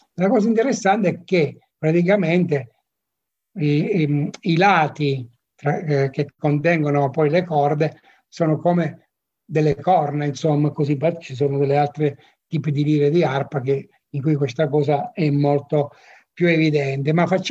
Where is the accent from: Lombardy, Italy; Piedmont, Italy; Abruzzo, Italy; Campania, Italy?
Abruzzo, Italy; un rattuso, come si dice nelle nostre parti in Abruzzo